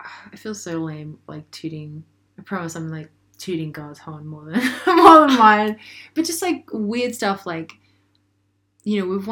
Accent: Australia; then also, the great thing about, you know, being an Australian is that there's this, you have people around you who would keep you grounded.

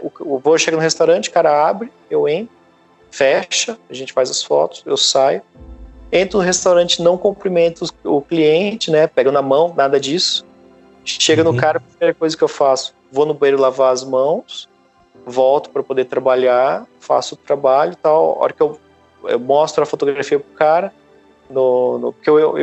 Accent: Brazil; moved away; E hoje o que me preocupa mais, na verdade, sou brasileiro, minha família tá no Brasil, é o que vai acontecer no Brasil daqui a pouco, cara.

